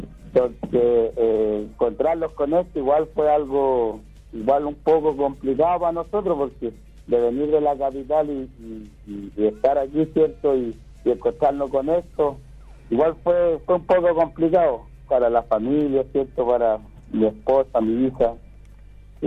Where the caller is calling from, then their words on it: Cachapoal, Ñuble, Chile; Mire, yo soy del sector de Canchiuque.